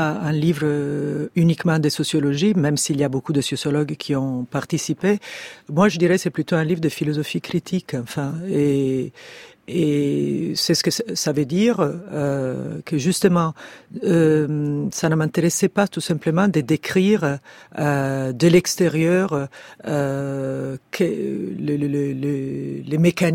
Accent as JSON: {"language": "French", "country": "Italy", "accent": "Italian", "second_language": "French", "said": "si quelqu'un fait une remarque sur mon accent affreux italien, je peux me sentir humilié"}